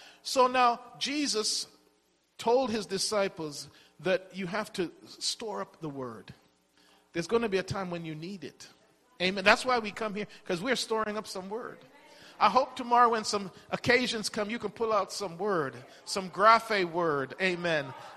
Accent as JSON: {"language": "English", "region": "England", "country": "United Kingdom", "tie": "born or raised there", "said": "I have a good friend that I grew up with and in England."}